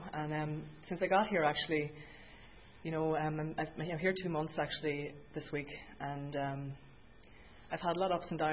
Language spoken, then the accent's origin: English; Ireland; I'm obviously Irish, and, you know, I come from a good family.